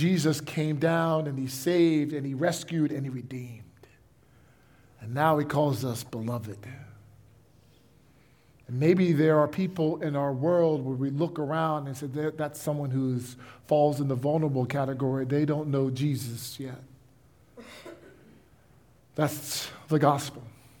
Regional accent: New Jersey, United States; It's a mustard on a hot dog. I'm from New Jersey.

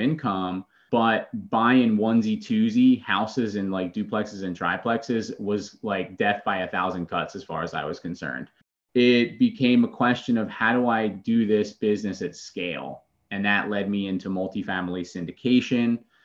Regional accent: Philadelphia, Pennsylvania, United States; now in Charlotte, United States; I am originally from Philadelphia. I live in Charlotte presently.

